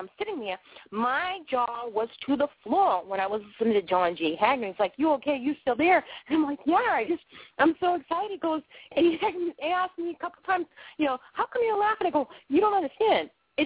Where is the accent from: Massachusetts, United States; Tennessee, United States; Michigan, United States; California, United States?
Massachusetts, United States; Boston; accent: Bostonian; I have this weird accent. I'm from Boston, and I have a Bostonian accent.